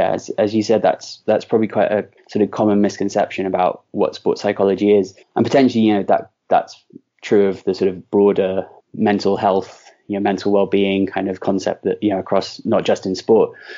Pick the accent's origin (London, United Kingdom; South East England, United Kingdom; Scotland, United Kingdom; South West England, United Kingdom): London, United Kingdom; My dad was actually was from Plymouth, so he was an Argyle fan. But I was raised in London